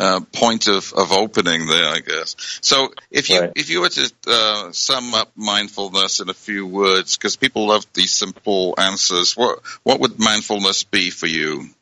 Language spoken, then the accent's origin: English; United Kingdom; When I was living in Eastbourne in Britain, I'm originally from Britain